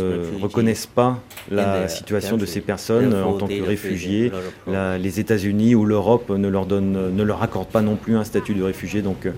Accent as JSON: {"language": "French", "town": "Yangon", "region": "Yangon Region", "country": "Myanmar", "said": "Moi, je suis originaire de Rangoon, la capitale."}